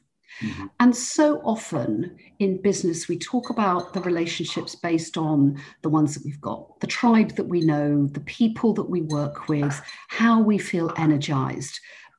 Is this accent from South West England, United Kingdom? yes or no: yes; South West England, United Kingdom; And then my love is Cornwall, and I'm Cornish